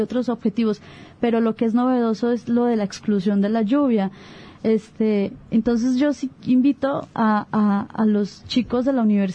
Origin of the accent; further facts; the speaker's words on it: Colombia; soy por colombiana.